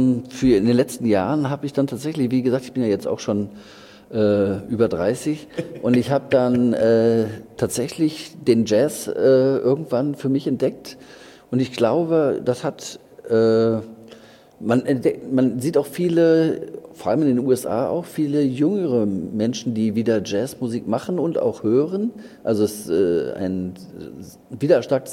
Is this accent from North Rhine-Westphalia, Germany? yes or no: yes; Mülheim an der Ruhr, North Rhine-Westphalia, Germany; aus meiner Heimatstadt Mühlheim an der Ruhr kommen